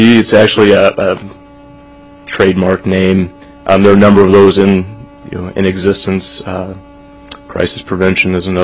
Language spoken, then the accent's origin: English; Soldotna, Alaska, United States; I'm from Soldotna, Alaska.